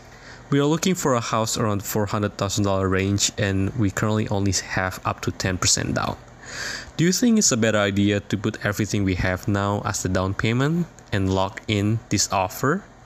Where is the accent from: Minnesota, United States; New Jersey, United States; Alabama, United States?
New Jersey, United States; I'm from New Jersey.